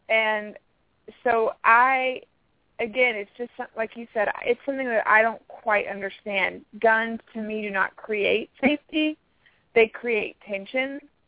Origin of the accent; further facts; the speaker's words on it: the South, United States; I grew up in the South. A lot of people own guns.